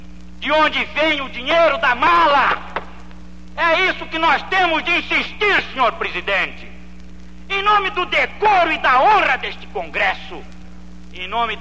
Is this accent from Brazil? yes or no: yes; Brazil; Assim como nós brasileiros, quando pensamos no maleteiro, pensamos em que ele tem razão